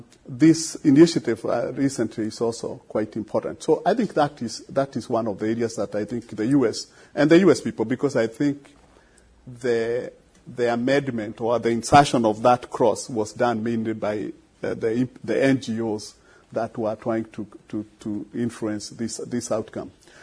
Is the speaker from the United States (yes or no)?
no; Kenya; I come from Kenya, and we had a small problem there